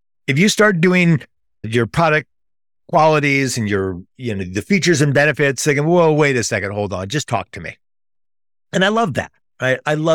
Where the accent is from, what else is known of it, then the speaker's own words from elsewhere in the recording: Midwest, United States; Like I grew up in the Midwest. I'm a Jewish guy.